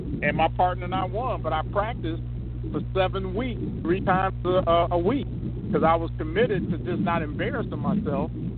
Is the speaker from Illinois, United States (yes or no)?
yes; Chicago, Illinois, United States; I grew up on Southside Chicago.